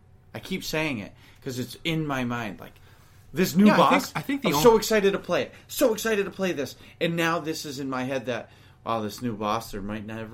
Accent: New England, United States; And who am I? … from New England, you know?

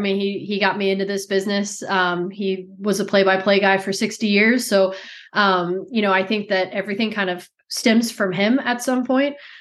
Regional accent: Dallas, Texas, United States; born there; I was born in Dallas. I was raised a Rangers fan.

